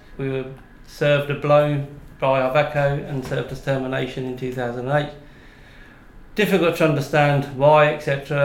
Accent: Newport Pagnell, South East England, United Kingdom; born there; I was born in Tickford Street, Newport Pagnell, 500 metres away from the famous British icon in them days, Aston Martin factory.

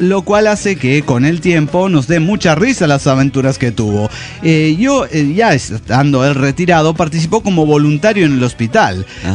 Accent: Chihuahua, Mexico; A lo largo de mi vida me han dicho que yo no tengo acento de Chihuahua. Y siempre me preguntan si soy de afuera. A lo cual yo les digo que soy 100% chihuahuense.

